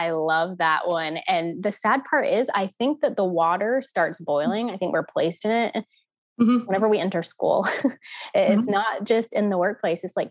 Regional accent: the South, United States; I was born and raised in the South in a lower income area.

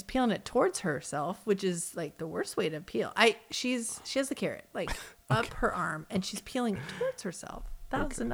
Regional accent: Wisconsin, United States; From Wisconsin. Pajamas. So I learned Wisconsin talk.

